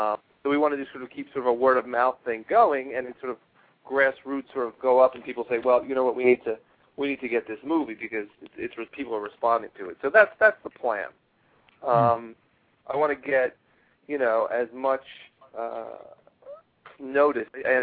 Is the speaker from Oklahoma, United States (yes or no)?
no; Highland Park, New Jersey, United States; I grew up in Highland Park, New Jersey, and that's, wanted to go home and film it there.